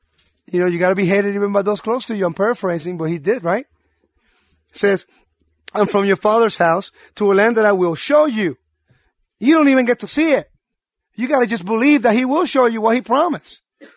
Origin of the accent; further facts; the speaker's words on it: Puerto Rico; I'm freezing like this because I'm from Puerto Rico.